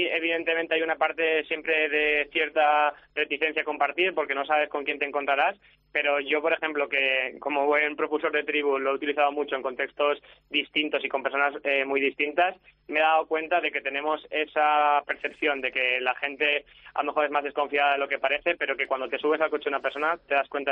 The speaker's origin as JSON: {"language": "Spanish", "region": "Valencian Community", "country": "Spain", "said": "yo como valenciano también estoy orgulloso de que la Comunidad Valenciana esté en quinta posición"}